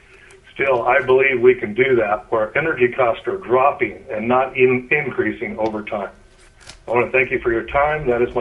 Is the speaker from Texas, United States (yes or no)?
no; North Pole, Alaska, United States; I'm from North Pole and lived in Alaska for over 50 years.